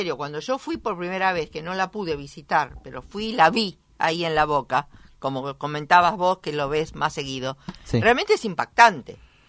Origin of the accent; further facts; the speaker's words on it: Buenos Aires, Argentina; No sé por qué nos llamarán porteños, pero parece que muchos se olvidan porque somos porteños.